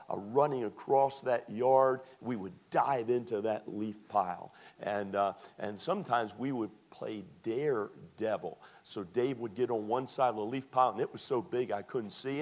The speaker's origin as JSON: {"language": "English", "region": "Northeastern United States", "country": "United States", "tie": "born or raised there", "said": "Can I say that never enjoyed the shoveling the snow when I was raised in the Northeast"}